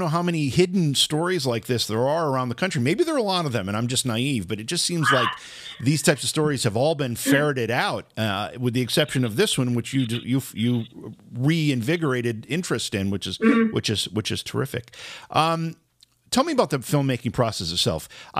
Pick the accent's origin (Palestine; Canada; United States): United States; Oneonta, New York; growing up in Oneonta, that's one of those buildings that you drive by, be in the back seat of my parents' car, look in and say, wow, I'd love to live in that someday.